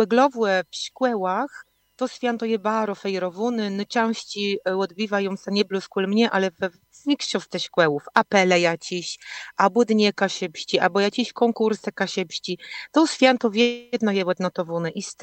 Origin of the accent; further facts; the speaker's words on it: Pomeranian Voivodeship, Poland; cesimy się z tego, że my jesteśmy kaszubami